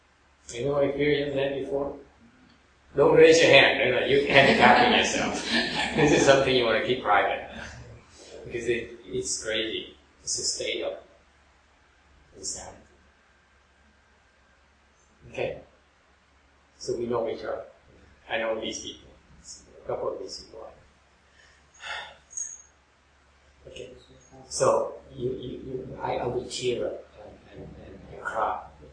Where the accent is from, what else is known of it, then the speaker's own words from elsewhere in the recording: Vietnam; When I was growing up in Vietnam, I went to a French high school in Jai Le Ka Pa.